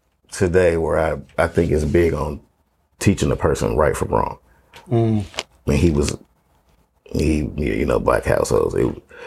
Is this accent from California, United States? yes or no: yes; Oakland, California, United States; You know, it's such a statistic out here that growing up in Oakland